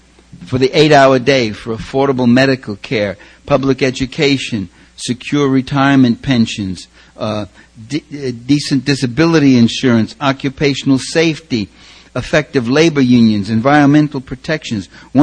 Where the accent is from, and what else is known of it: New York, United States